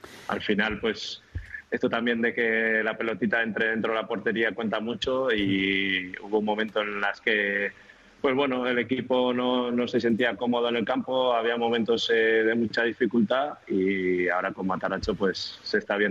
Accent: San Sebastián, Basque Country, Spain; En la ciudad, en mi pueblo, digamos, a todo el mundo, pues cuando salía a la calle

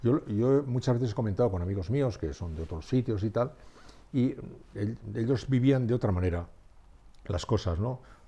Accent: San Sebastián, Basque Country, Spain; yo nací en San Sebastián y viví en San Sebastián.

